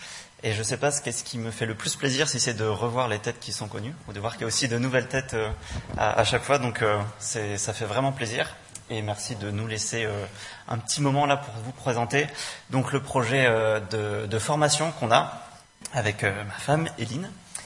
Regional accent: Grenoble, Auvergne-Rhône-Alpes, France; now in Lyon, France; moi, j'ai grandi à Grenoble, donc je m'étais fait baptiser dans une église là-bas, et je suis arrivé en 2015 à Lyon dans cette église

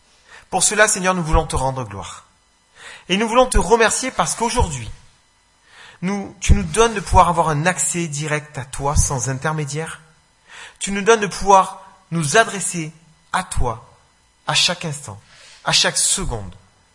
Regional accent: Marseille, Provence-Alpes-Côte d'Azur, France; Et donc, comme vous l'aurez compris, je suis de Marseille, où on habite dans un petit village à côté avec mon épouse et nos trois enfants.

